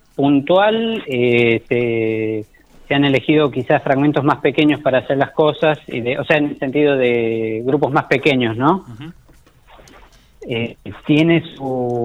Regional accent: Cruz del Eje, Córdoba, Argentina; yo soy de Córdoba, soy de Cruz del Eje, relativamente cerca de...

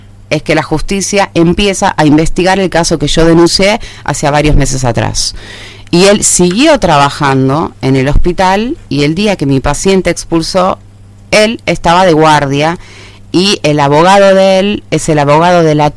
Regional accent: Buenos Aires, Argentina; yo vengo de Buenos Aires, estoy trabajando acá hace 2 años y medio

